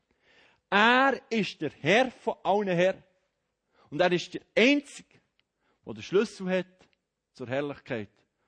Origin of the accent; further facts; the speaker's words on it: Bern, Switzerland; Ich bin immer noch in der Schockstarre vom Emmental her. Jetzt bin ich schon 4 Jahre in Bern.